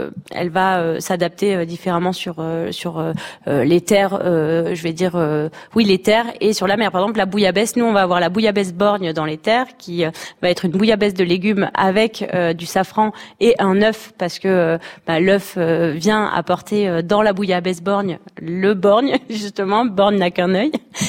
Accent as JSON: {"language": "French", "region": "Provence-Alpes-Côte d'Azur", "country": "France", "said": "en passant par chez nous dans le Luberon"}